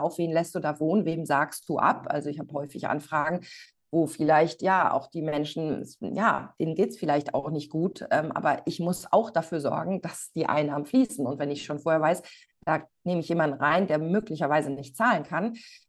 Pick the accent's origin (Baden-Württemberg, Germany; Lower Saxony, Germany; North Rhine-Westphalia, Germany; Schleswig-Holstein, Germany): North Rhine-Westphalia, Germany; ich komme aus dem Lipperland